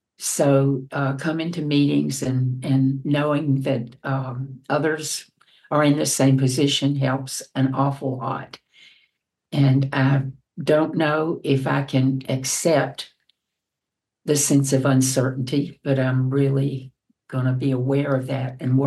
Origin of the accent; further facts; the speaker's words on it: United States; I'm an American, and there is a lot of uncertainty in this country right now.